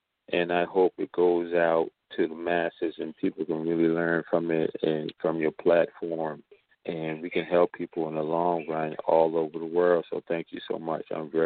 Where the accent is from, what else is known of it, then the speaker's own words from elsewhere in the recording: New York, United States; I'm from New York, so as long as it ain't snowing, I'm good.